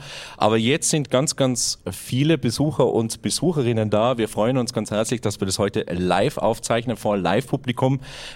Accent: Telfs, Tyrol, Austria; Freut es mich ganz besonders, da zu sein in meiner Heimatgemeinde

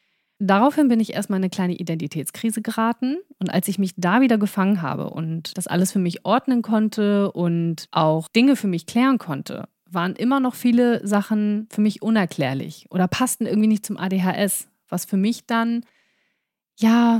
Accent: Hamburg, Germany; born there; Ich bin 30 Jahre alt. Ich bin gebürtige Hamburgerin

